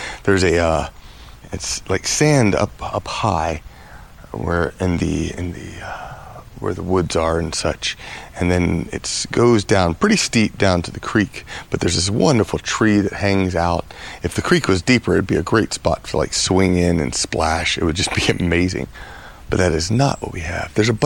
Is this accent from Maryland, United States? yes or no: yes; Maryland, United States; Growing up in Maryland, we had the forest, we called it, in our backyard